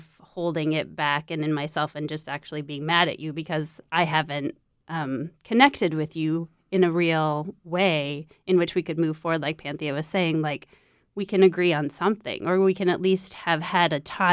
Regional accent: South Dakota, United States; now in New England, United States; I grew up in South Dakota, and I realized after I moved away from there that there's this South Dakota polite value

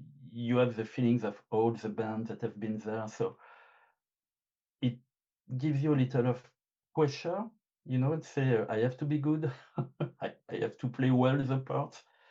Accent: France; accent: French; English is a second language; By the way, sorry for my French accent. I can hear it. And apologize for this.

